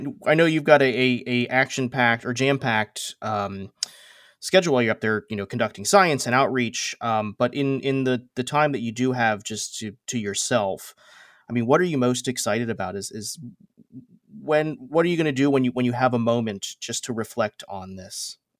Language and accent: English; Florida, United States; I grew up in South Florida watching shuttle launches